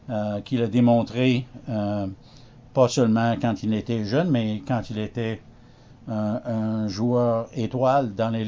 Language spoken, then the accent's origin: French; Montreal, Quebec, Canada; Mais je pense que ça a commencé quand j'étais dans mon enfance ici à Montréal